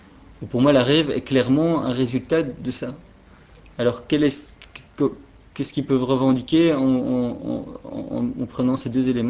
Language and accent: French; Belgium; Et chez nous, en Belgique, justement, quand on voit la police et tout, tout est tellement cool.